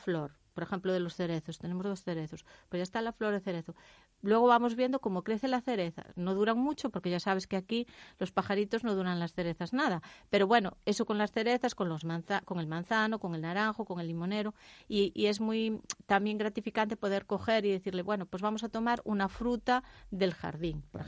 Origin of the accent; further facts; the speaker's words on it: London, United Kingdom; yo me crié en una residencia en Londres.